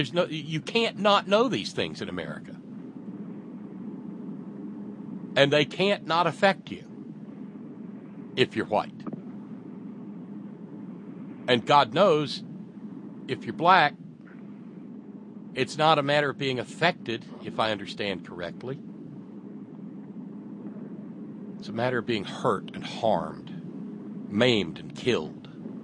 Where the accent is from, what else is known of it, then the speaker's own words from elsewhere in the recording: Alabama, United States; yeah, I was born and raised in the South. And I was born and raised by two parents who wanted nothing to do with that hateful epithet